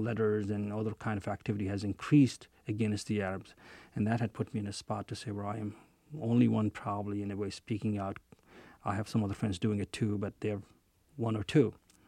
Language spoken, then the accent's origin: English; Basra, Basra Governorate, Iraq; I grew up in Basra. My brother is there with his large family.